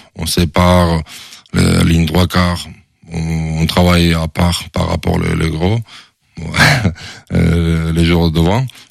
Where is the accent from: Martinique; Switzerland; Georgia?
Georgia; French is a second language; moved away as an adult; now in France; Voilà, je suis resté 12 mois chez moi, en Géorgie. Je retrouve mes amis avec qui je suis grandi.